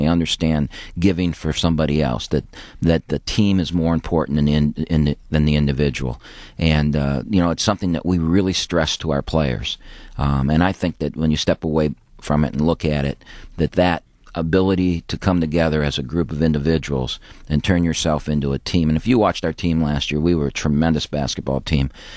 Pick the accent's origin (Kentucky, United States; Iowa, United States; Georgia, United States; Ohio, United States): Ohio, United States; Defiance; And it was very similar to that growing up in Defiance, Ohio.